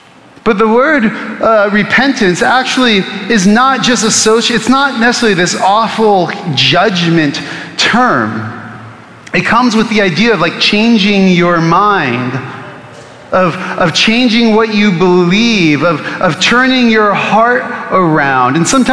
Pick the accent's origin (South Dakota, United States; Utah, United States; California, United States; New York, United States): California, United States; now in Texas, United States; I'm from California, and somebody's like, yeah, you need to repent of that. I've been in Texas for like 16 years, so.